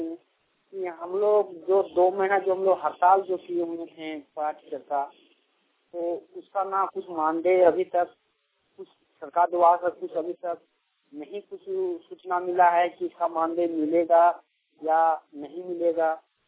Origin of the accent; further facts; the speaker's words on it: Bokaro, Jharkhand, India; मैं चपड़ी बोकारो का रहने वाले हूँ।